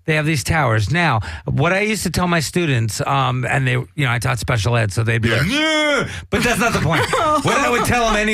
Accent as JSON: {"language": "English", "town": "Los Angeles", "region": "California", "country": "United States", "said": "To me, I'm from L.A. I'm not even from California."}